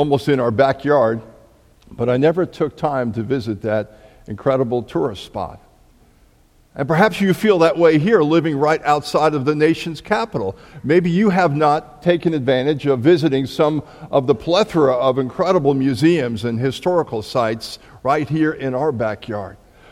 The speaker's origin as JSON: {"language": "English", "town": "Long Island", "region": "New York", "country": "United States", "tie": "born or raised there", "said": "Some of you know that I grew up on Long Island, right outside of New York City."}